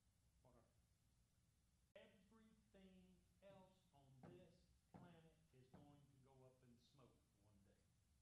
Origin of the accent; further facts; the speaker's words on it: Memphis, Tennessee, United States; I'm from Tennessee. I'm from Memphis.